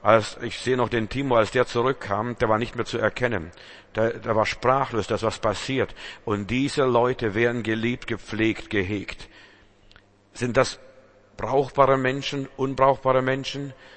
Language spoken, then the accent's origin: German; Northern Germany, Germany; Ich bin ja im Norden groß geworden. Flachland-Indianer war ich bis jetzt.